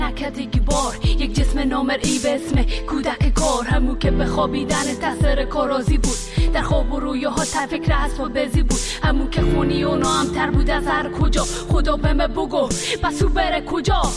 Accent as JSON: {"language": "Persian", "country": "Afghanistan", "tie": "born there"}